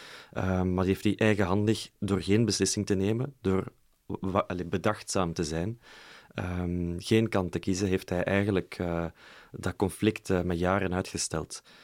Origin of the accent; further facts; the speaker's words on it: Belgium; Maar ook als Belg